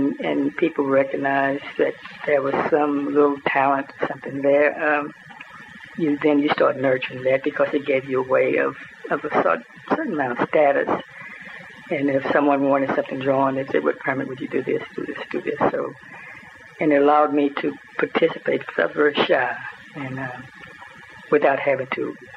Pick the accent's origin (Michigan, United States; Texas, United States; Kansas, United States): Texas, United States; Refugio; born there; I was born in Refugio, Texas, R-E-F-U-G-I-O.